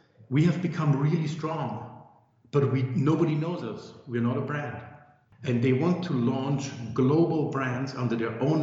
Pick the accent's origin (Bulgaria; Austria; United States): Austria; English is a second language; now in Taiwan; I came from Europe originally. So, yes, from